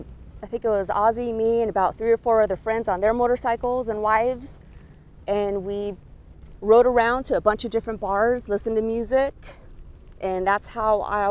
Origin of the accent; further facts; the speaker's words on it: California, United States; So we grew up in Orange County, where Knott's Berry Farm and Disneyland was, and I had pretty much a normal childhood